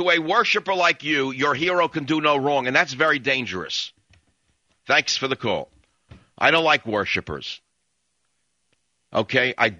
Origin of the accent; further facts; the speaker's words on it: New York, United States; So I grew up on Cuban music in New York, right?